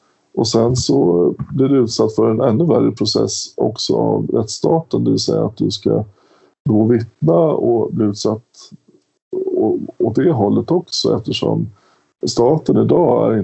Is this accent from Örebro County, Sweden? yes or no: no; Stockholm, Stockholm County, Sweden; Folket är ju då att en dalmas ska känna identitet med mig som stockholmare och att vi ska vara ett.